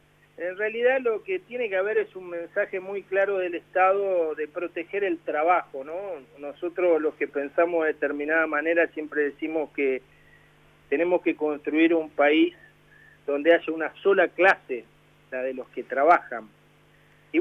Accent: Felicia, Santa Fe, Argentina; born there; yo soy nacido en un pueblo, en Felicia

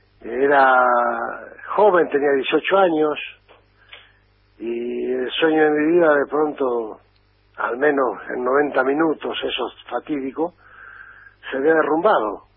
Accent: San Miguel del Monte, Buenos Aires Province, Argentina; porque yo en San Miguel del Monte, que es mi ciudad de origen, no me decían

